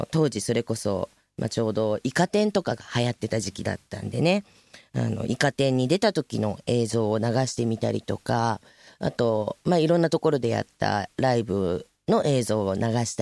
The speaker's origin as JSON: {"language": "Japanese", "region": "Tokyo", "country": "Japan", "tie": "born or raised there", "said": "もう東京生まれの東京育ちなんで、ね、暑いのも苦手なんですが"}